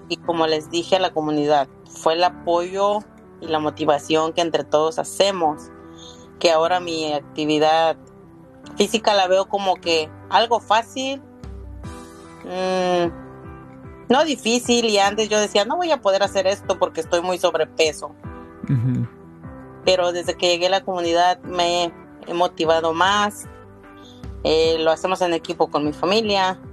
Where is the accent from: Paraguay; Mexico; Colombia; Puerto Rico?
Mexico; moved away as an adult; now in United States; Yo soy mexicana, tengo 44 años, tengo 25, 26 viviendo aquí en Estados Unidos.